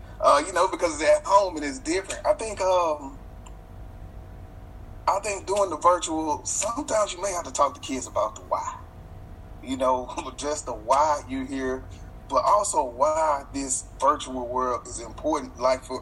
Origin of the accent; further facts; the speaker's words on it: Shreveport, Louisiana, United States; I was a para in Shreveport, Louisiana, which is my hometown.